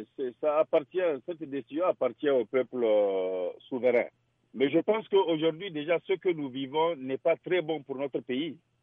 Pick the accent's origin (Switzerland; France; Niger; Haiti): Niger; Je suis triste en tant qu'intellectuel et ensuite en tant que Nigérien, tout simplement.